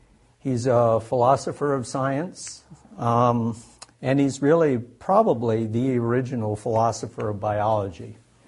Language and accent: English; Midwest, United States; moved away as an adult; now in Oregon, United States; I grew up in the Midwest and actually came out to Oregon in the late 70s to pursue a PhD in stream ecology.